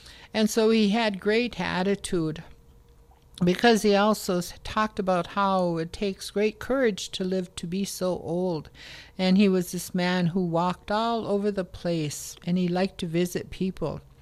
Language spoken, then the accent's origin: English; Minnesota, United States; I'm with the Loon Clan. And I'm from the Leech Lake Nation, and I live in a place where there used to be red cedar trees, and they call it Cass Lake.